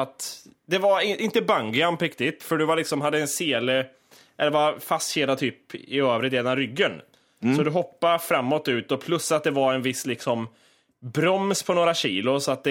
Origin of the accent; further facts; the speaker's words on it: Värmland, Sweden; accent: Värmland dialect; Så jag pratar värmländska.